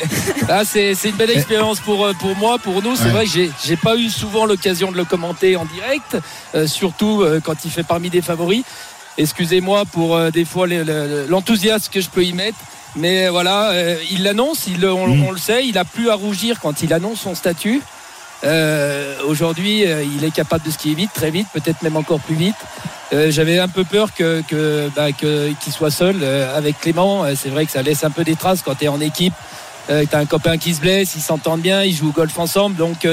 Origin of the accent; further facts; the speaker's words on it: Pralognan-la-Vanoise, Auvergne-Rhône-Alpes, France; on vient d'un petit village de Pralognan où il y a 150 habitants.